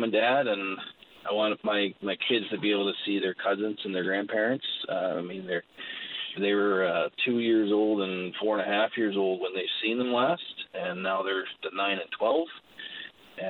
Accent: Newfoundland and Labrador, Canada; we are from Newfoundland. I was born and raised there, was recruited from there, and all my family lived back there. So even my son was born there.

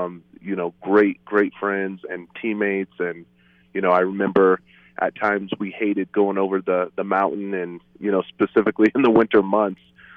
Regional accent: Fruita, Colorado, United States; I was able to transfer over there, you know, after growing up in Fruita.

